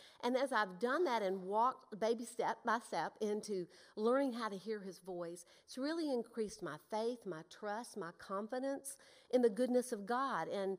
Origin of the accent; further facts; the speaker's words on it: Mississippi, United States; also born or lived in Newport News, Virginia; I was born in Newport News, Virginia. Does anybody know where that is? My mama was from there, and she went back home to have me. My family was living in Mississippi. So I'm mostly a lifelong Mississippian.